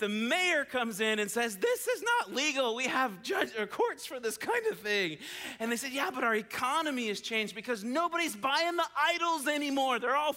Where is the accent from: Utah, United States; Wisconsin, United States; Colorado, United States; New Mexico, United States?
Colorado, United States; I remember when I came from Colorado to chapel, we used to wear hats all the time in Colorado, like just caps and stuff, you know?